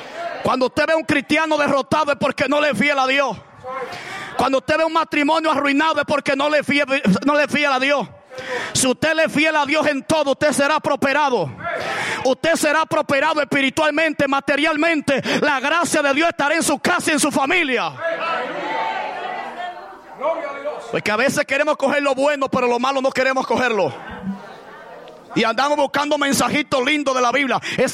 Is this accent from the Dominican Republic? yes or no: yes; Dominican Republic; Yo vengo de un campo de la República Dominicana.